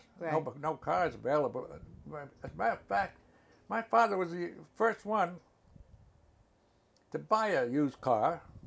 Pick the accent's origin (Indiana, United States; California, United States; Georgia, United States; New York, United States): New York, United States; Brooklyn; But I had the best times when I was growing up in Brooklyn.